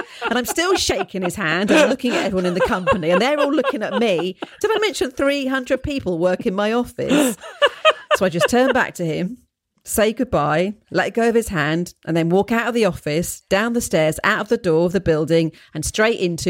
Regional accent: London, United Kingdom; Despite my drifterish tendencies and training from growing up in London, eyes down, hands in pockets

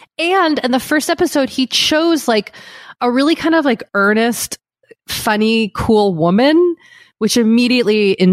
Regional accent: United States; Which feels very Australian, but I don't know. I'm American.

